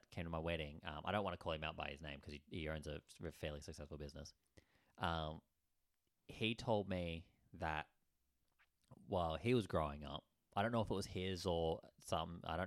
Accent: Australia; English is my second language. I'm Australian. We don't speak English here.

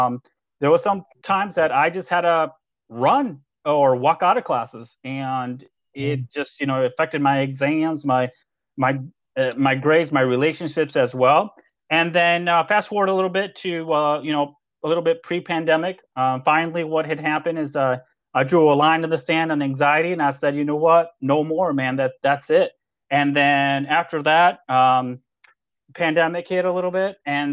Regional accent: Texas, United States; now in Michigan, United States; I grew up in Texas, and then I came over here to Michigan. My mom was a single mom.

